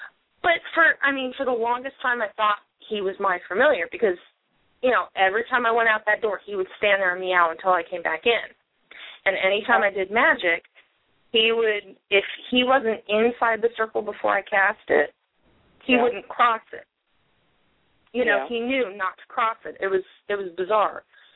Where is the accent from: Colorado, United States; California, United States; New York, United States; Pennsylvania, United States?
California, United States; I'm from California, so I stick on these words and I keep using them till I annoy myself.